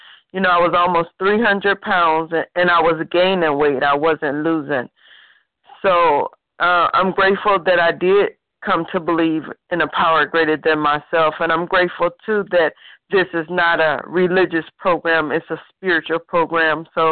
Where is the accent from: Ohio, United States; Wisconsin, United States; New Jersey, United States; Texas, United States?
Ohio, United States; Cleveland; And I'm from Cleveland.